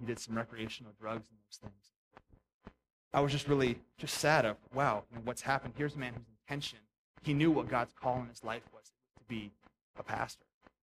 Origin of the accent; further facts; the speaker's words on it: Pennsylvania, United States; my dad went back for his master's at Penn State University. I grew up in Pennsylvania.